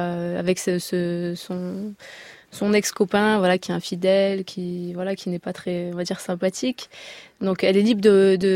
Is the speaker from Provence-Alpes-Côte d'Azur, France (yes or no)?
yes; Marseille, Provence-Alpes-Côte d'Azur, France; moi, j'ai grandi à Marseille, dans les quartiers nord